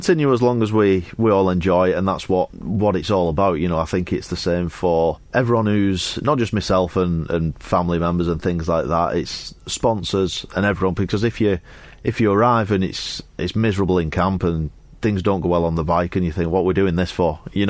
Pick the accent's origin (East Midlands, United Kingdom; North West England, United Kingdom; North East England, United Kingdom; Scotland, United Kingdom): North West England, United Kingdom; Wigan; From Wigan.